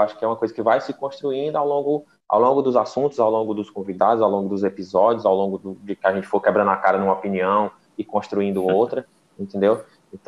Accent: Northeast Region, Brazil; Sou também nordestino, moro no Ceará, gosto da nossa cultura.

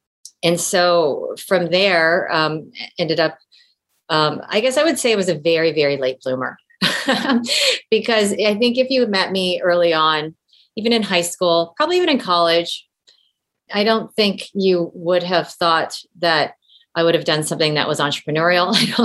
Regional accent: San Jose, California, United States; I grew up mostly in the Bay Area in San Jose, went to public school in San Jose.

